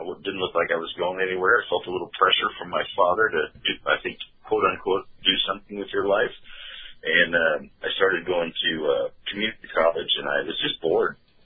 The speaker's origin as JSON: {"language": "English", "town": "Scottsdale", "region": "Arizona", "country": "United States", "tie": "born or raised there", "said": "Born and raised in South Scottsdale, Arizona."}